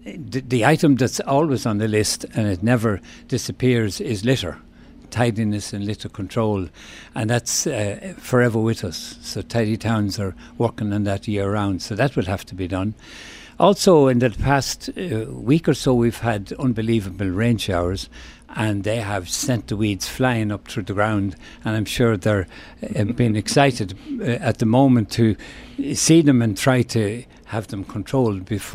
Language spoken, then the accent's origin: English; Ballyjamesduff, County Cavan, Ireland; I'm from Ballygemstuff, and the priest entered the tidy towns back in the late 50s